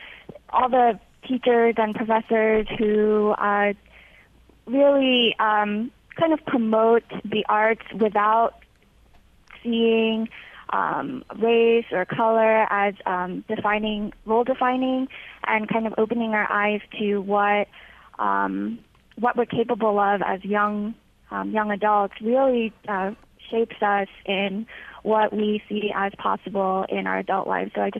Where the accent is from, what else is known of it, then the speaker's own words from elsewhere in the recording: New York, United States; now in Germany; I am originally from New York.